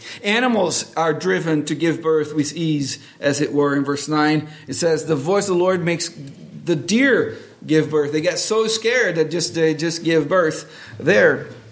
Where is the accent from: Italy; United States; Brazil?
Brazil; Oh, growing up in Brazil, so tropical region, just perfect for thunderstorms.